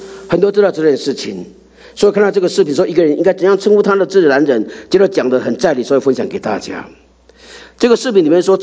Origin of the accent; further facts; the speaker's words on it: Taiwan; 我记得小时候在乡下长大，这个是我印象最深刻的。那时候讲台语，我小时候在台湾的乡